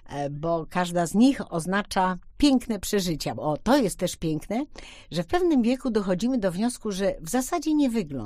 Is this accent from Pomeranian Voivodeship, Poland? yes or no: no; Wrocław, Lower Silesian Voivodeship, Poland; born there; Urodziłam się we Wrocławiu, chociaż moi rodzice, ojciec był poznaniakiem, a mama pochodziła z Kresów, ze Stanisławowa, dzisiaj to Iwano-Frankiwsk. I takie to jest wszystko wymieszane